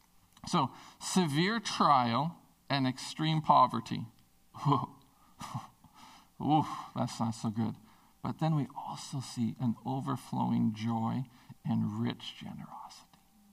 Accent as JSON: {"language": "English", "town": "Prince Rupert", "region": "British Columbia", "country": "Canada", "tie": "born or raised there", "said": "I know that I was raised in Prince Rupert in a time when it was pretty tough."}